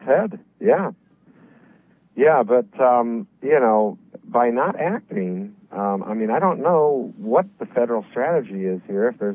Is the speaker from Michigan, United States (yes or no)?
no; Iowa, United States; I mean, I grew up in Iowa, and I used to catalog all the birds.